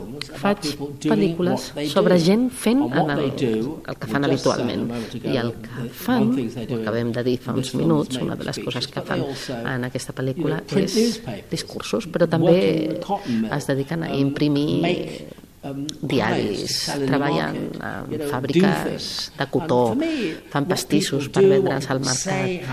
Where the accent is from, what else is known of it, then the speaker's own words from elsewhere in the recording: Manchester, North West England, United Kingdom; Jo vaig créixer a Manchester, on tot va succeir